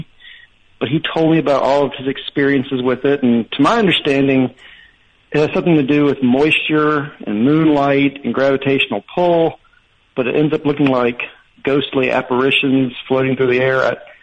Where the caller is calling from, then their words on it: Raleigh, North Carolina, United States; calling from North Carolina, Raleigh.